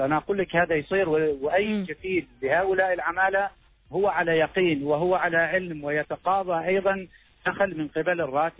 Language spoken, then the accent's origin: Arabic; Oman; الجانب الأهم من هذا كله إن نحن كعمانيين لا نزاول هذه المهنة